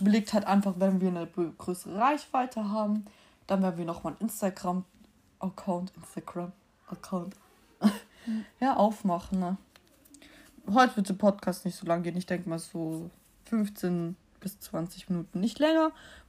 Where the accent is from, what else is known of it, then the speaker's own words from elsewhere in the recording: Baden-Württemberg, Germany; Ich war einmal in Möcklingen, das ist hier bei uns in Baden-Württemberg, Ostalbkreis in Möcklingen.